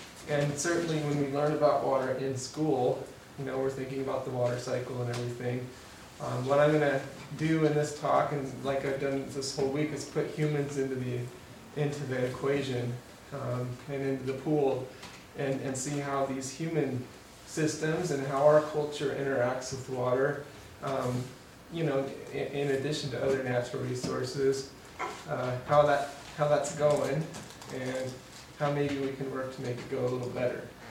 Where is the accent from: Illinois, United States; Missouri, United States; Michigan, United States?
Missouri, United States; I grew up in Missouri and as a Methodist, and they still let me come to Holden, which is great. Grew up around farming, a bit playing in the creeks and whatnot.